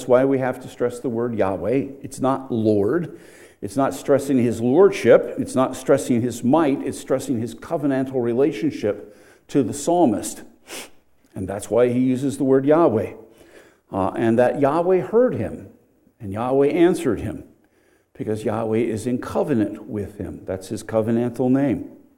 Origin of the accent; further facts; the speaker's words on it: Pennsylvania, United States; I want to do it in Pennsylvania, not because it's my home state